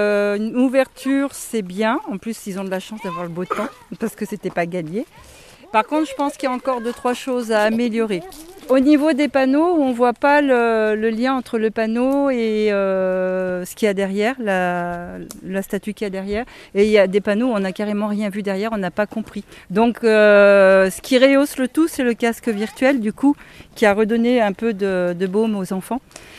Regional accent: Jujurieux, Auvergne-Rhône-Alpes, France; De Jujurieux.

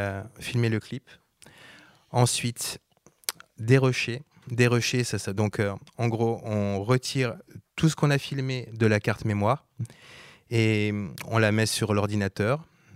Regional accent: Switzerland; now in France; Je suis pas français à la base, je suis suisse.

